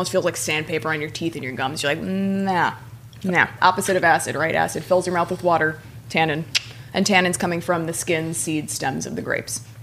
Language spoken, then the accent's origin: English; Midwest, United States; I'm from the Midwest.